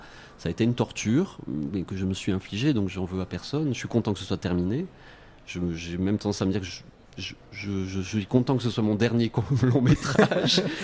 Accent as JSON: {"language": "French", "town": "Marseille", "region": "Provence-Alpes-Côte d'Azur", "country": "France", "moved": "yes", "lives_now": "Brussels, Belgium", "said": "moi je viens de France et j'aurais très bien pu atterrir à Paris si j'avais pas été Marseillais, c'est-à-dire horriblement anti-parisien. j'ai débarqué à Bruxelles en 2000"}